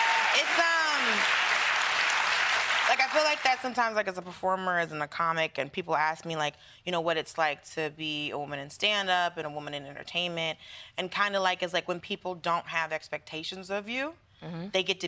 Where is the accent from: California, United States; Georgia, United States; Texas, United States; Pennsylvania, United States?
Georgia, United States; I grew up in Georgia, right? Mm-hmm. I grew up in the South, so we always heard country music.